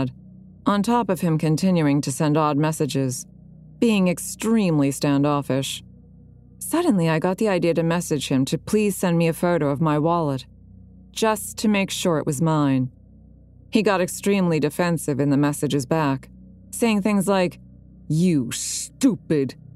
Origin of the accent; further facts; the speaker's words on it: United States; For context, I am an American that does not speak Dutch, and thus I'm speaking in English during this